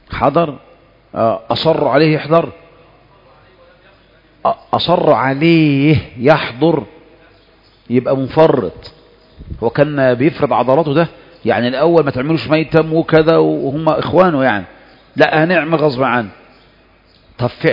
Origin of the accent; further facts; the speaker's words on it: Egypt; معلوم أن التسليمة الوحيدة عندنا في مصر يعني صعبة، الناس ما يعتدونها